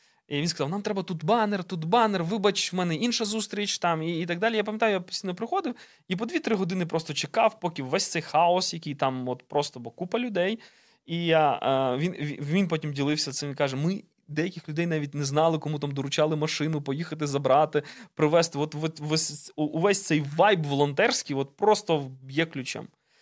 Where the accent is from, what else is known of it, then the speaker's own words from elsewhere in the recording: Chernivtsi, Chernivtsi Oblast, Ukraine; ми переїхали до Чернівців, тому що нам потрібно було зробити документи, ми самі родом з Чернівців